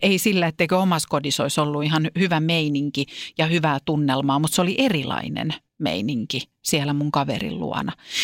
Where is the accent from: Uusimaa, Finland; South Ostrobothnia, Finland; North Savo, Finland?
Uusimaa, Finland; Vantaa; helluntaiseurakuntalainen, niin Vantaan Korsossa, mistä mä oon kotosin, niin siellähän on aika voimakas mun mielestä helluntailaisyhteisö.